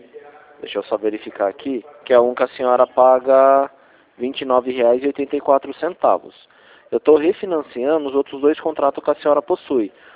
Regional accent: São Paulo, Brazil; eu sou do estado de São Paulo

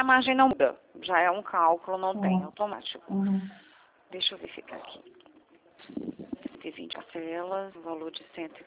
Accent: Vitória, Espírito Santo, Brazil; Eu sou de Vitória, Espírito Santo, sabia?

